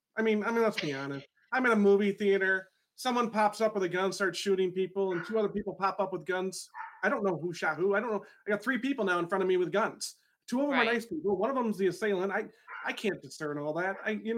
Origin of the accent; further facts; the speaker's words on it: Michigan, United States; also born or lived in Mountain View; but I was only there 6 months. We moved home to Michigan, okay.